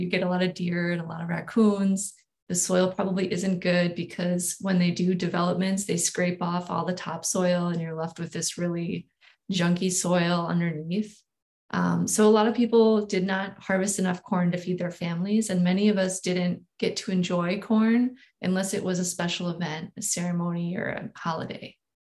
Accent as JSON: {"language": "English", "region": "Wisconsin", "country": "United States", "tie": "born or raised there", "said": "I'm not enrolled, but I'm a descendant of the Oneida Nation. And I grew up there on the Oneida Reservation."}